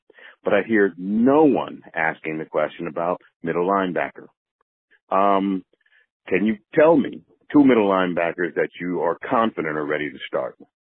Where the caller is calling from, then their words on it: New Brunswick, New Jersey, United States; I'm calling from New Brunswick, New Jersey.